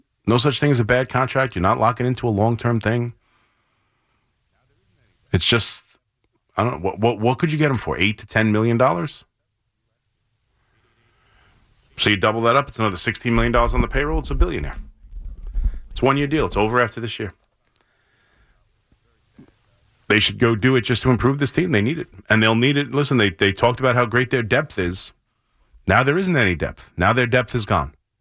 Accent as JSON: {"language": "English", "town": "Franklin Square", "region": "New York", "country": "United States", "tie": "born or raised there", "said": "We're both from Franklin Square. I knew I wasn't born and raised in Franklin Square. I moved there when I was 8, but it's enough. Went to high school there, went to elementary school there. Feel like a Franklin Square kid."}